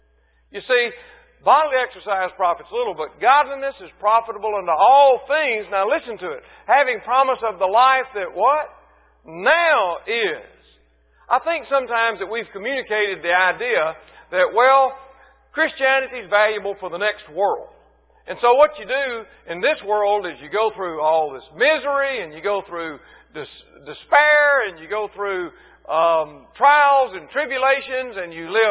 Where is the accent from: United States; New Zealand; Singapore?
United States; Mississippi; And though our home place is gone now, where I was raised in North Mississippi, I have houses.